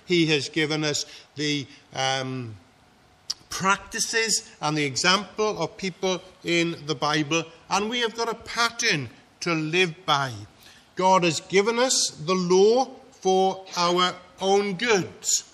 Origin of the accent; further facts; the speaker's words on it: Wales, United Kingdom; But the majority of us, even though we're Welsh, we were brought up speaking English. It's our home language.